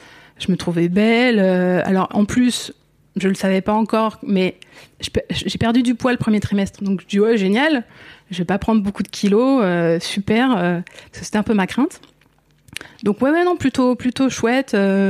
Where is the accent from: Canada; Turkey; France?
France; Île-de-France; Moi, je viens de l'Essonne.